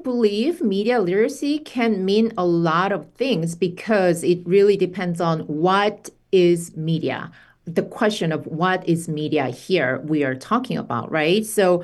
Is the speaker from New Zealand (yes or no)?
no; South Korea; now in United States; I'm originally from South Korea.